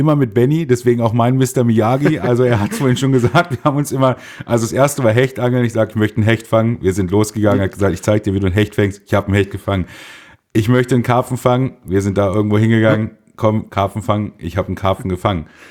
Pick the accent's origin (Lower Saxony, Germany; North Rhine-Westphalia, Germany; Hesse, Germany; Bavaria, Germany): Lower Saxony, Germany; Einbeck; Wir kommen aus Einbeck und wir trinken natürlich auch